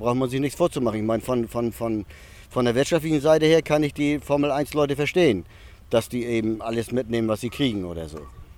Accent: Kiel, Schleswig-Holstein, Germany; Aus Kiel.

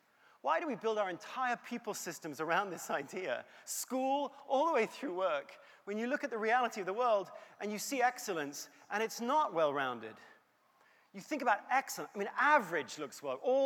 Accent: England, United Kingdom; because I'm from England originally.

